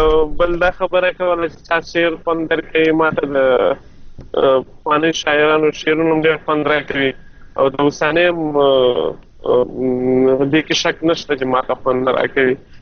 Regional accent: Mandozai, Khost, Afghanistan; now in Saudi Arabia; زه د خوست مندوزې ولسوالۍ یم د خان کلی د شبوخیل اوسیدونکی یم

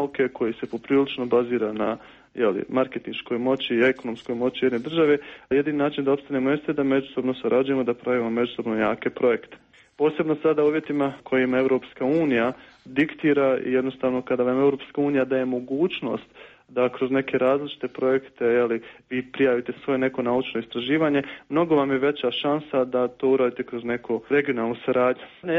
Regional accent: Bosnia & Herzegovina; To se kod nas u Bosni i Hercegovini još nije desilo

